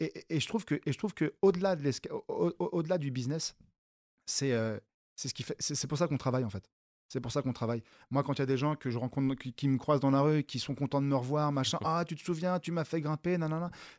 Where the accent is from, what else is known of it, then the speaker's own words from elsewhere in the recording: Paris, Île-de-France, France; j'ai passé mon enfance à Bercy tout le temps.